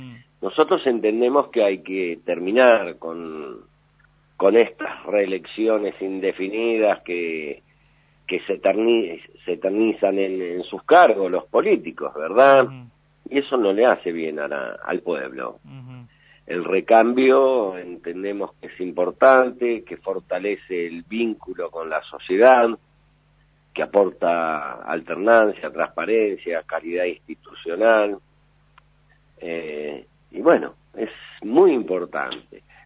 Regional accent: San Martín, Buenos Aires Province, Argentina; No, yo soy de San Martín.

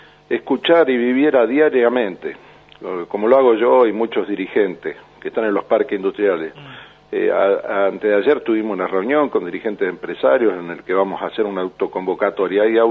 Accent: Córdoba, Argentina; nosotros en Córdoba, usted sabe, yo soy de Córdoba

